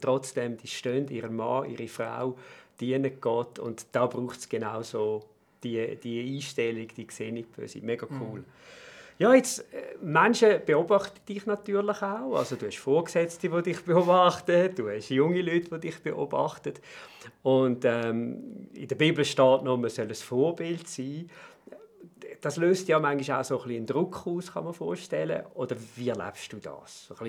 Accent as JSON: {"language": "German", "country": "Switzerland", "said": "Und als Schweizer ist es natürlich für uns am authentischsten, wenn wir es auf Schweizerdeutsch machen können."}